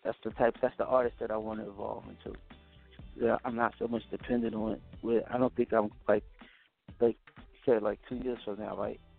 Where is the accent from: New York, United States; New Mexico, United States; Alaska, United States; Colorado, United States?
New York, United States; Brooklyn; Then we had Cheeks from Queens. I'm from Brooklyn.